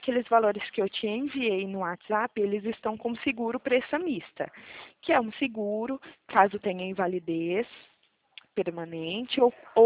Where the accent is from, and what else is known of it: São Paulo, Brazil